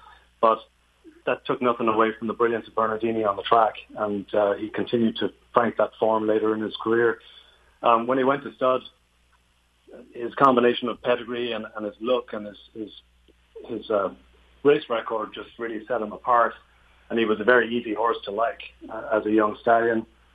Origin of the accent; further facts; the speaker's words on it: Ireland; now in United States; I mean, when I grew up in Ireland and was watching racing through the 80s